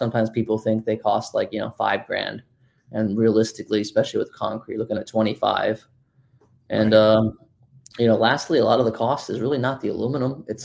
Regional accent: Port Charlotte, Florida, United States; born there; I was born in Port Charlotte, Florida.

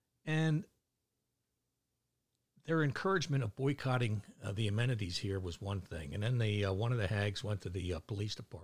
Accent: Baltimore, Maryland, United States; accent: Baltimore; I'm like, hell no, I'm from Baltimore. It's a Baltimore accent.

